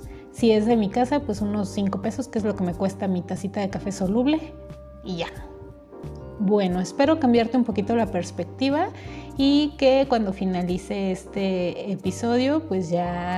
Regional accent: Mexico; como cultura mexicana, no hubo bronca y me tomé un café capuchino a los 8 años, ¿verdad? Porque pues en México los niños pueden tomar café.

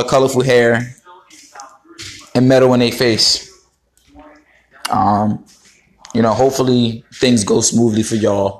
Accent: Philadelphia, Pennsylvania, United States; We said, no, man, I'm a rapper. I'm from Philly. This is how we do it. The Philly flow.

